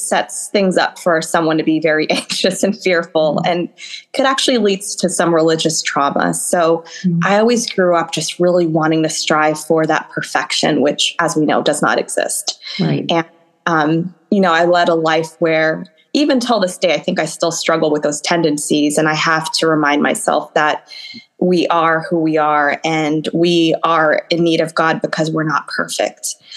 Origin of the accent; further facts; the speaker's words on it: United States; I am the first person in my entire lineage to be born and raised in the United States.